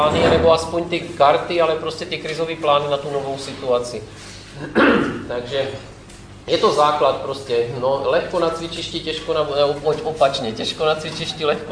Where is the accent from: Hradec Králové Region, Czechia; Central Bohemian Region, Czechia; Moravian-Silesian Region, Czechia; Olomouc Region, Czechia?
Olomouc Region, Czechia; takže já jsem z Moravy od Přerova